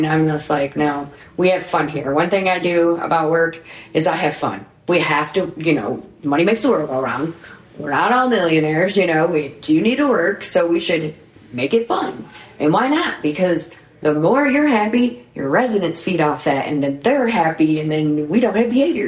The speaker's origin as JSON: {"language": "English", "town": "Vandercook Lake", "region": "Michigan", "country": "United States", "tie": "born or raised there", "said": "And I grew up in Vandercook Lake, graduated from."}